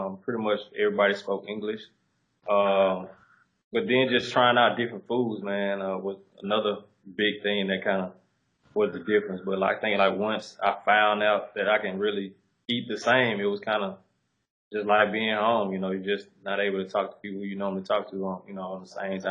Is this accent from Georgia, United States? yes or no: yes; Cordelia, Georgia, United States; born there; So, I was born in Cordelia, Georgia, which is maybe 2 hours south of Atlanta. A real small country town, not a lot of opportunities.